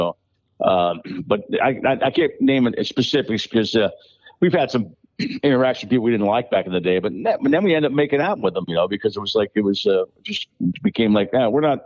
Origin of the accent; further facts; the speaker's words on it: East Coast, United States; And I'm originally from the East Coast, so I get it.